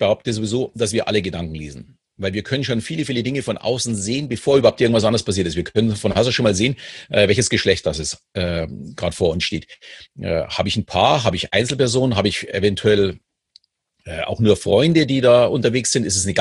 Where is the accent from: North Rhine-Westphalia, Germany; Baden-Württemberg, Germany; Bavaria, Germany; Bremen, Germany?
Bavaria, Germany; Munich; ich bin ja in München groß geworden